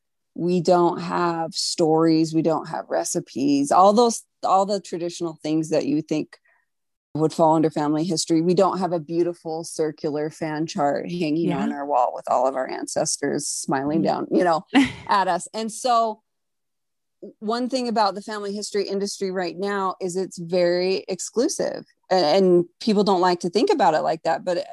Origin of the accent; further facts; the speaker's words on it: United States; Your viewers can't see me, but I am Mexican American. So I am a person of mixed ancestry.